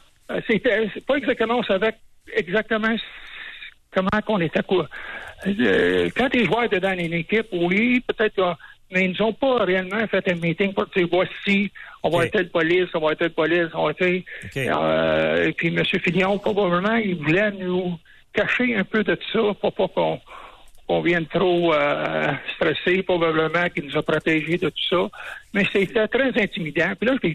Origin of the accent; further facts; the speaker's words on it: Quebec, Canada; Je parlais en anglais assez facilement, c'est que je viens de Témiscamingue.